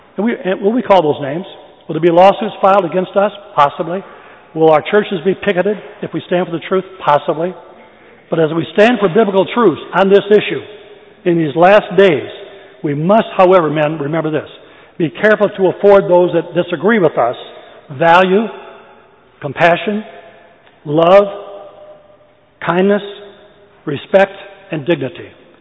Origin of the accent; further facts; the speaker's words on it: Michigan, United States; Michigan, my home state